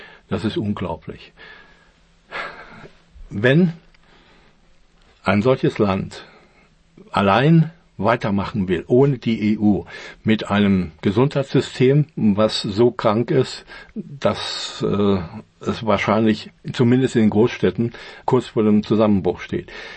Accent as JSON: {"language": "German", "country": "Germany", "said": "Wir als Deutsche wissen das ja am besten überhaupt."}